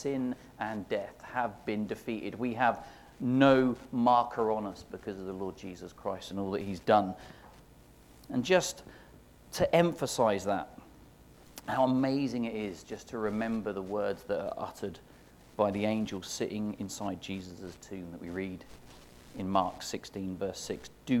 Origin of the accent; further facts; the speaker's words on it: Norwich, East of England, United Kingdom; born there; I was born in Norwich.